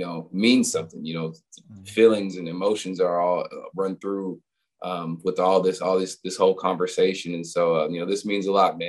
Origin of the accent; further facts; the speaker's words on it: East Coast, United States; now in Los Angeles, United States; I know. But you gotta think I'm from the East Coast though.